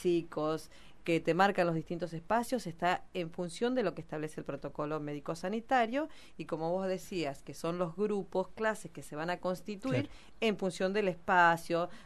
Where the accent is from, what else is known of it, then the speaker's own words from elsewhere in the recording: Allen, Río Negro, Argentina; somos de la zona del Valle, yo puntualmente soy de Allen